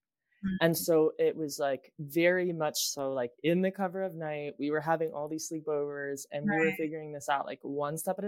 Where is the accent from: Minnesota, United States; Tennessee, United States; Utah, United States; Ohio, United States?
Ohio, United States; And I grew up in Ohio in the 90s